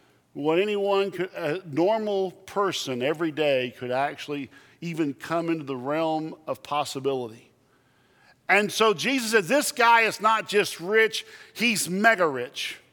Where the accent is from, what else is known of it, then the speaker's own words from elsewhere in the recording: Texas, United States; And since I'm from Texas and I like adolescent things, I'm going to get full quill ostrich.